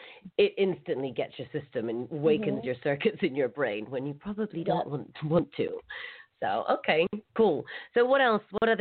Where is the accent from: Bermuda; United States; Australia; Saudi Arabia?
Saudi Arabia; And also from growing up in Saudi Arabia, like I had, I like to be aware of my surroundings